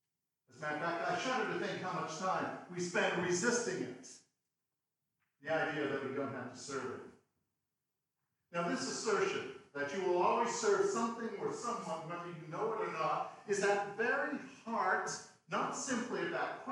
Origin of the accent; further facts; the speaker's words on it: Bangor, Maine, United States; So as a teenager growing up in Bangor, Maine, we didn't have a lot of large concerts that came through.